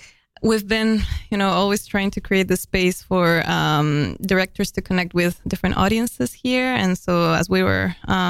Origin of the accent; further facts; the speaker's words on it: Quito, Pichincha, Ecuador; I'm from Quito, the capital of Ecuador.